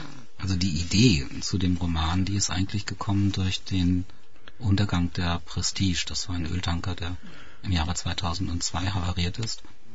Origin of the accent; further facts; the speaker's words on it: Bielefeld, North Rhine-Westphalia, Germany; moved away as an adult; Jahrgang 1953, geboren in Bielefeld, auch aufgewachsen dort. Relativ schnell nach dem Abitur aus Bielefeld verschwunden.